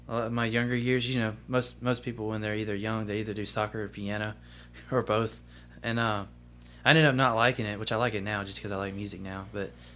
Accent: Columbus, Mississippi, United States; also born or lived in Greenville, Mississippi; I'm from originally from Greenville, Mississippi, but I moved to Columbus when I was about three. So I kind of grew up in Columbus, Mississippi.

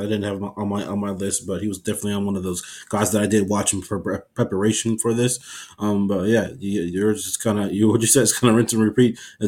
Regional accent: Alaska, United States; I always say 907 because I'm from Alaska.

